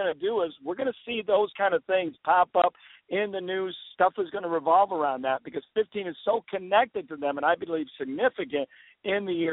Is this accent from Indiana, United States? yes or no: yes; Indianapolis, Indiana, United States; I'm from Indianapolis. The Colts lost a couple of days ago